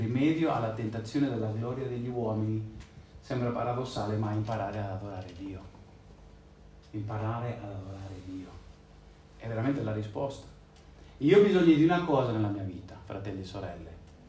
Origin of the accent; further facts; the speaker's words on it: Spain; un mio amico con cui sono cresciuto in Spagna